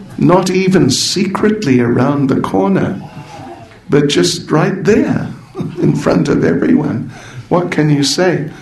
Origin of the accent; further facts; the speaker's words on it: South Africa; not exactly that I'm South African, but he didn't know that I was living in South Africa.